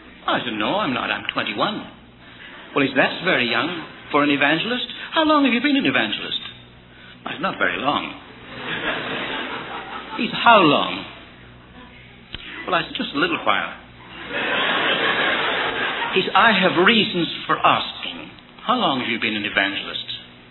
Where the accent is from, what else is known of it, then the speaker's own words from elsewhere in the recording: Ireland; He said, but you're not English. I said, I'm from Ireland.